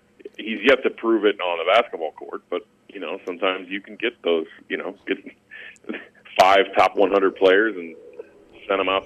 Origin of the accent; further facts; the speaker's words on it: St. Louis, Missouri, United States; No, because growing up in the St. Louis area, I remember the LaPhonso Ellis recruitment when he went to Notre Dame.